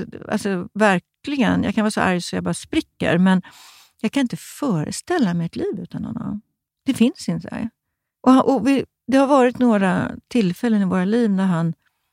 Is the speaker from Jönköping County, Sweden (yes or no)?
no; Stockholm, Stockholm County, Sweden; han var från Göteborg och jag var från Stockholm